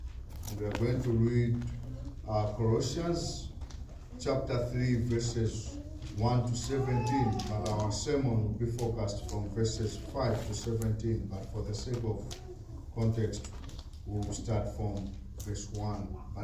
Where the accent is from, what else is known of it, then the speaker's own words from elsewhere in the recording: Malawi; I am from Malawi.